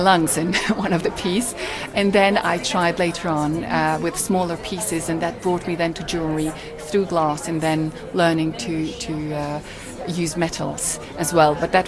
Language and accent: English; Bucharest, Romania; I'm from Bucharest, but unfunnily enough, my family comes from Transylvania, which for … is normal.